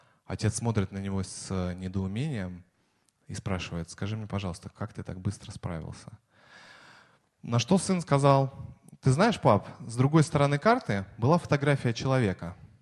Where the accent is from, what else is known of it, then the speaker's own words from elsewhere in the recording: Moscow, Russia; Я вообще москвич коренной, и все знают, коренные москвичи очень быстро ходят.